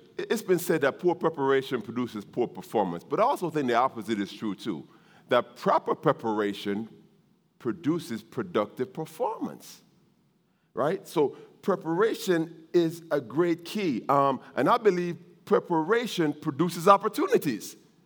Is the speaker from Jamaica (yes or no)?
yes; Jamaica; now in United States; See, I'm from Jamaica. When I came to this country, the first movie I saw was Arthur by Dudley Moore.